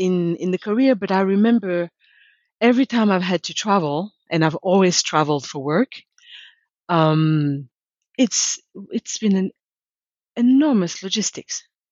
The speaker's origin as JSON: {"language": "English", "country": "Switzerland", "tie": "born or raised there", "lives_now": "United States", "said": "I grew up in Switzerland, I have family relatives, so I had that support network here."}